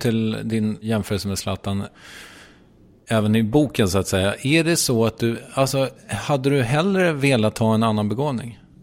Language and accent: Swedish; Strängnäs, Södermanland, Sweden; Vet du att jag kommer från Strängnäs?